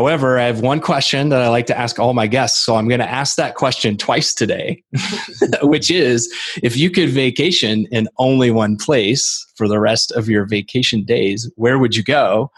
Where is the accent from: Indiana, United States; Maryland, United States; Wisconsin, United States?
Indiana, United States; also born or lived in Colorado / Arizona; I grew up in Indiana, which is, humid too. And so moving to Colorado or even Arizona, where my wife and I met, it's a very dry environment.